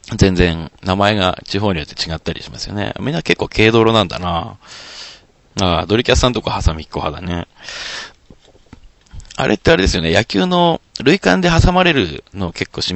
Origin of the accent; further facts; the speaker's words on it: Kanagawa, Japan; でうち神奈川なんですけども、神奈川だと泥系でした